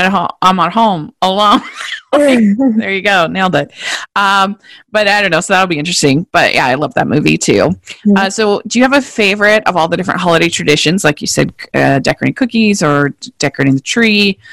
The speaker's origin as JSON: {"language": "English", "region": "Maryland", "country": "United States", "tie": "born or raised there", "said": "I grew up in Maryland, and that was like the best thing ever because they're just not really prepared for the snow there."}